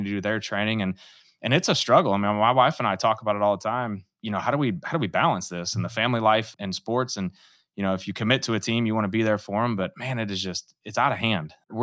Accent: St. Louis, Missouri, United States; Yeah, so I grew up right here in St. Louis. I grew up in Hazelwood. I went to Hazelwood West High School

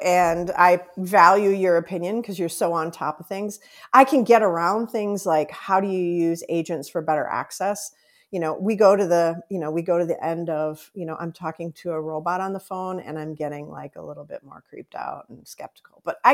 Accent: Missouri, United States; I'm from Missouri. Show me.

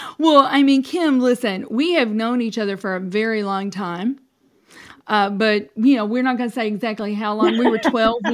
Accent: Paducah, Kentucky, United States; which is not too far from my hometown, Paducah, Kentucky.

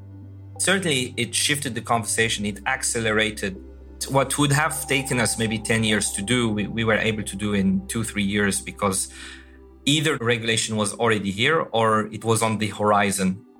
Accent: Algeria; I was born and raised in Algeria, and to a larger extent, to give back to the continent.

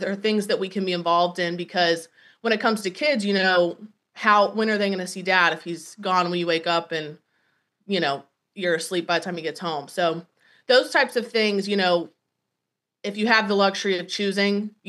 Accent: North Carolina, United States; I would have never in a million years even wanted to visit, because I knew nothing about it growing up in North Carolina.

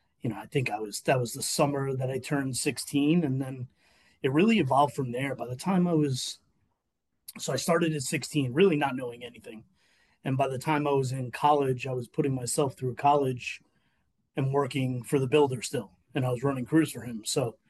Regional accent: Bronx, New York, United States; I'm a Bronx kid, born and raised. Family relocated north during high school years, but always stayed very connected to the Bronx. Still have a lot of family there, were there often.

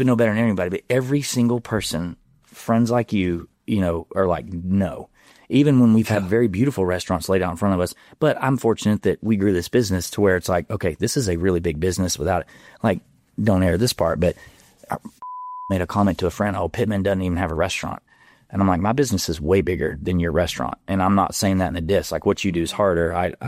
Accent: Tennessee, United States; also born or lived in Alabama; I'm from Tennessee and Alabama.

